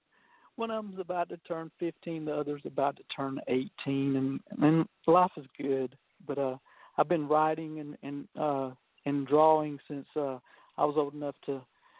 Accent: Georgia, United States; Okay. Well, I'm from Georgia, and that's where I'm living now. Grew up in Jeff Davis County, Georgia, which is named after the president of the Confederacy. So I tell people you can't get much more southern than that.

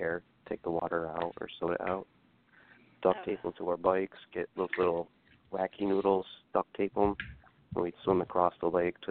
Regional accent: New York, United States; Like, I grew up on the Hudson River. So that was one of the first things all the Niagara kids were just kind of, we went to the beach or we're throwing off the rowboat and learned how to swim.

